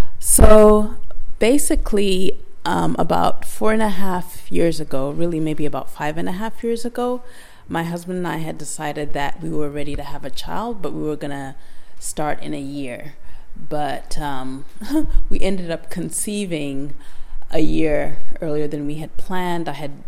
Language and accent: English; Zimbabwe; moved away as an adult; now in United States; I was born in Zimbabwe, and I lived there for the most part, with the exception of 3 years when my parents were going to graduate school in the States. I lived there until I was about 19, and then I came to the States to study